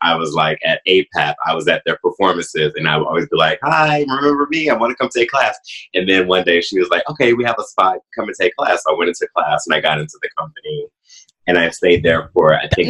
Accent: Cleveland, Ohio, United States; Growing up in Cleveland, there were no black dancers.

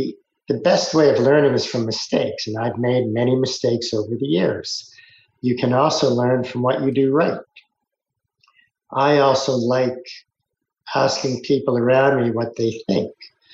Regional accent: Toronto, Ontario, Canada; You can probably gather who won since I'm from Toronto.

